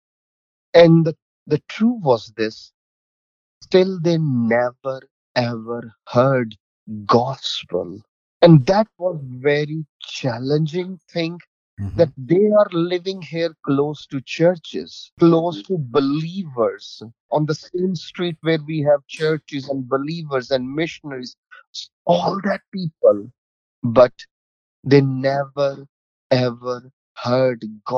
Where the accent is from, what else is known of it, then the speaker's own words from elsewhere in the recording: Pakistan; moved away as an adult; now in High Point, United States; Me and my wife, we both of them, we born and raised in Pakistan. We moved in probably 2012.